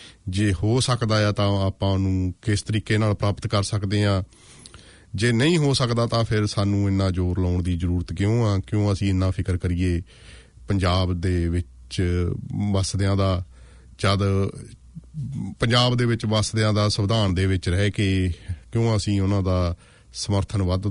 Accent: Tohana, Haryana, India; ਮੈਂ ਖੁਦ ਜੰਪਲ ਹਰਿਆਣੇ ਦੇ ਇਲਾਕੇ ਤੋਂ ਹਾਂ ਅਤੇ ਮੇਰੇ ਦੇਖਦੇ ਦੇਖਦੇ ਸਭ ਕੁਝ ਵਾਪਰਿਆ ਕਿ ਜਦੋਂ ਅਸੀਂ ਛੋਟੇ ਛੋਟੇ ਹੁੰਦੇ ਸੀ ਉਦੋਂ ਆਮ ਤੌਰ ਦੇ ਉੱਤੇ ਸਾਡੇ ਸ਼ਹਿਰ ਟੋਹਾਣੇ ਦੇ ਵਿੱਚ ਜਿਹੜੇ ਬੋਰਡ ਵੀ ਪੰਜਾਬੀ ਦੇ ਵਿੱਚ ਲੱਗੇ ਹੁੰਦੇ ਸੀ

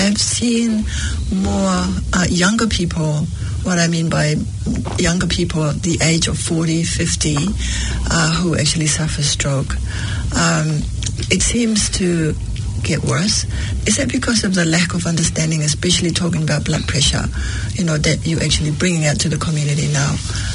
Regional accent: Samoa; when we were growing up in Samoa, going to school, no shoes

